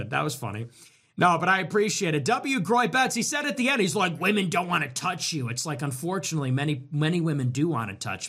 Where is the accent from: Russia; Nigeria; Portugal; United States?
United States; I'm American, man. I'm American.